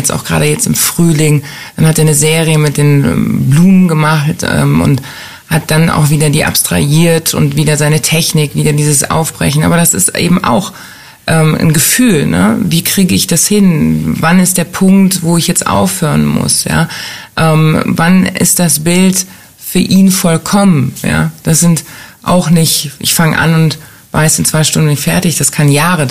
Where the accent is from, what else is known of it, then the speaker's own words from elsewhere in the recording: Düsseldorf, North Rhine-Westphalia, Germany; Ei, ich bin Düsseldorfer